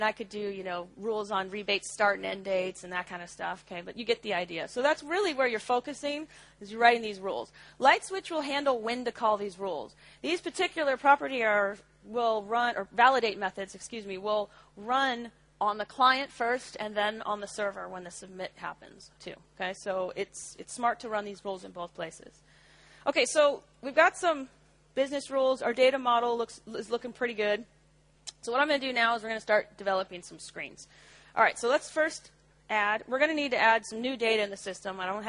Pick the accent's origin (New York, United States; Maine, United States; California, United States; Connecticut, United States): California, United States; San Francisco; I'm from San Francisco, but usually we only have males and females in the world.